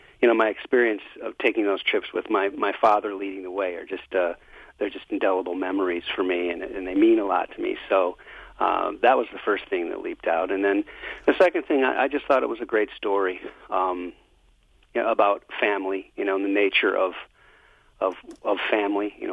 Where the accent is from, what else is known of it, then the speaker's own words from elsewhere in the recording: Detroit, Michigan, United States; I grew up in Michigan, and as a child, we often went. I grew up in Detroit, and as a child, we often went up north as a family